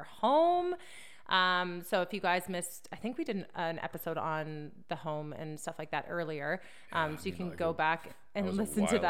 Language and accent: English; British Columbia, Canada; also born or lived in Vancouver; So we moved from Vancouver, British Columbia, to a smaller city center up in kind of the interior of BC, which is amazing.